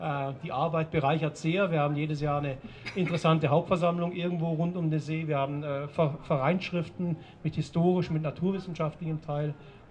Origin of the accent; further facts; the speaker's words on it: Baden-Württemberg, Germany; alle zu 100% aus der Landschaft, die sich Hegau nennt. Also der Landschaft zwischen Singen, Radolfzell und Konstanz. Da komme ich her, da sind meine Vorfahren her und das ist meine Heimat.